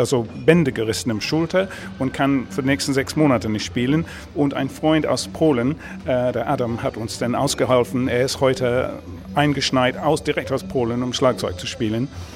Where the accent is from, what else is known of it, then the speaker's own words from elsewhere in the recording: England, United Kingdom; German is a second language; now in Belgium; Also wir kommen aus Belgien, ich bin Engländer, wohnhaft in Belgien